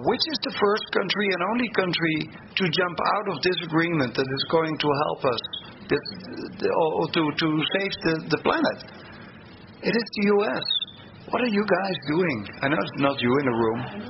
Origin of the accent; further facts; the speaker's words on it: Netherlands; accent: Dutch; English is a second language; if it occurs in the Netherlands, where you might have heard that rest of my accent, where I come from